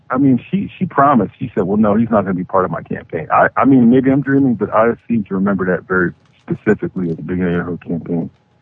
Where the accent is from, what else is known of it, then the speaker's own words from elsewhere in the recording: Philadelphia, Pennsylvania, United States; I was born and raised in Germantown.